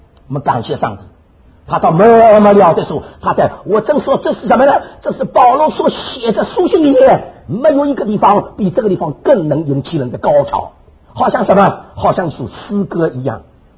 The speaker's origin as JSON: {"language": "Chinese", "region": "Shanghai", "country": "China", "said": "那我们上海人听了真难为情啊。"}